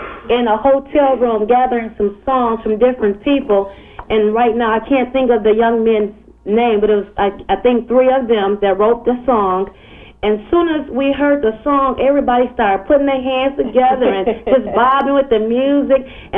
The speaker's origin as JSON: {"language": "English", "town": "Saginaw", "region": "Michigan", "country": "United States", "said": "even to this day, a lot of people think that we're from Detroit, and so we have to constantly remind them that we're from Saginaw, Michigan, which is north of Detroit"}